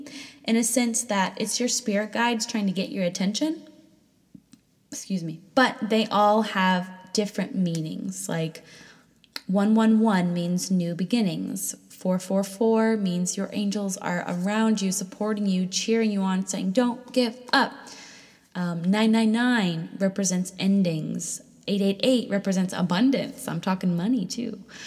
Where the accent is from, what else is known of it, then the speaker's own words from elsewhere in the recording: New Hampshire, United States; And I said, okay, well, I'm not from New Hampshire anymore, so I don't even know where to begin.